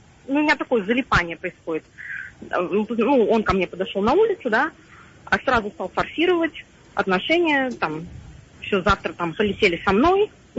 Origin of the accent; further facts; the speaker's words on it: Moscow, Russia; Мне 30 лет, я из Москвы.